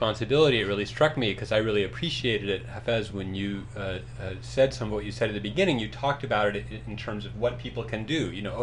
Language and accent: English; East Coast, United States; I grew up on the East Coast, and I didn't realize until I moved out west how much I oriented my geography from where the ocean was.